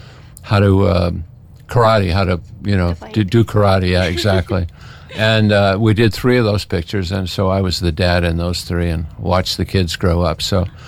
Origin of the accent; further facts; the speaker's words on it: Canada; now in United States; I started in Canada, actually. I'm Canadian. And moved down here